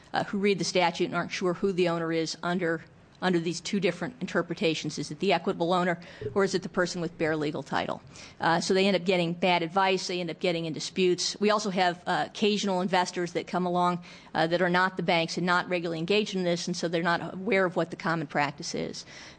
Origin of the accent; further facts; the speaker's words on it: Lake Oswego, Oregon, United States; I'm an attorney from Lake Oswego